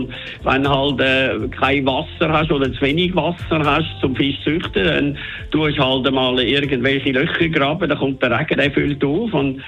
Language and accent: German; St. Gallen, Switzerland; Ich meine, ich komme aus dem Toggenburg